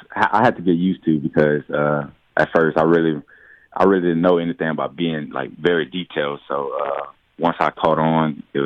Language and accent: English; Erath, Louisiana, United States; I was in my hometown in Erath. Louisiana.